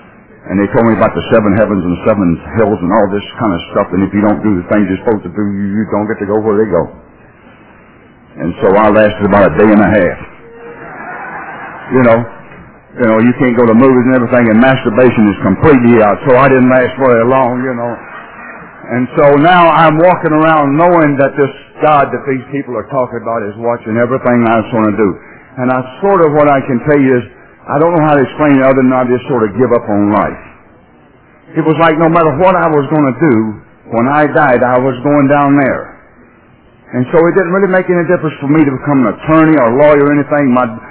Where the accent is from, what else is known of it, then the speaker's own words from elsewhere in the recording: North Carolina, United States; but I was raised in North Carolina, and I was four boys in my family.